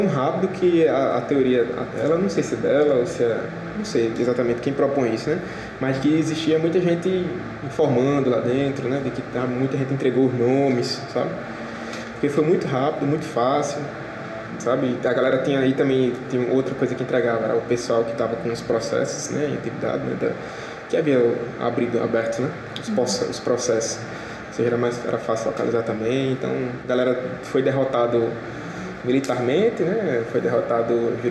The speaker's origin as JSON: {"language": "Portuguese", "town": "Sapé", "region": "Paraíba", "country": "Brazil", "tie": "born or raised there", "said": "Tenho 22 anos, resido, felizmente ou infelizmente, desde que nasci em Sapé."}